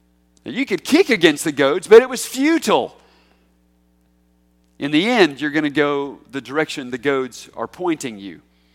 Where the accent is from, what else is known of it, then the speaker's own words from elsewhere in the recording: Charlotte, North Carolina, United States; I remember as a kid, I grew up in Charlotte, North Carolina, and we would watch this one particular news every night.